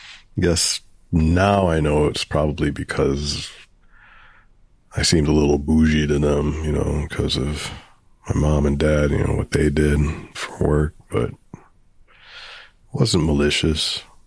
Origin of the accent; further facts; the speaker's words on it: Providence, Rhode Island, United States; Well, I grew up in Providence on the Cranston Line, close to Roger Williams Park.